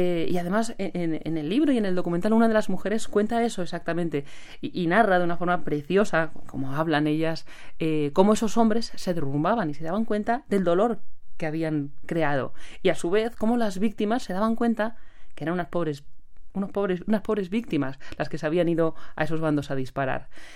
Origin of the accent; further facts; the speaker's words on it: Spain; yo soy española, pero por supuesto he vivido el conflicto del País Vasco